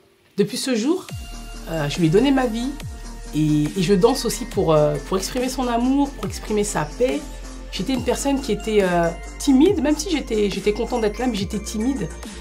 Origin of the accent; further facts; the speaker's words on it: Paris, Île-de-France, France; Je suis française d'origine malienne et j'ai grandi à Paris. Et j'ai grandi dans une famille musulmane.